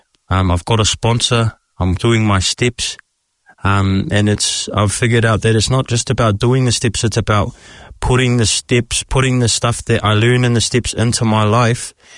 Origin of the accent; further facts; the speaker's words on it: Wellsford, Auckland, New Zealand; I'm from Wellsford